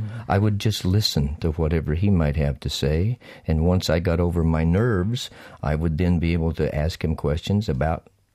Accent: Texas, United States; He grew up in Virginia. I grew up in Texas.

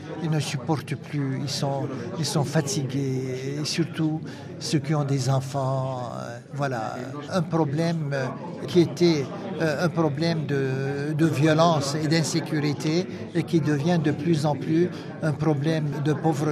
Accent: Syria; chez nous, en Syrie, il y a l'appartenance confessionnelle. Je suis l'évêque des Chaldéens.

